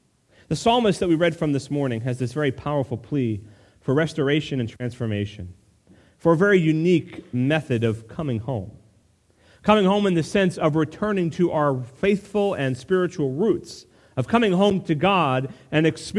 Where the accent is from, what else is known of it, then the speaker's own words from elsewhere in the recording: Festus, Missouri, United States; I went to elementary school in Festus. And they say, oh, so where are you from?